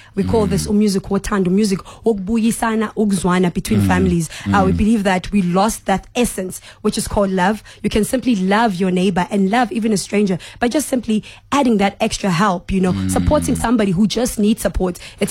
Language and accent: English; Durban, KwaZulu-Natal, South Africa; now in Johannesburg, South Africa; I'm originally from Durban, Ethekwini, Kakasini, Elamonville. Just throwing the guys when I simply moved here to Joburg.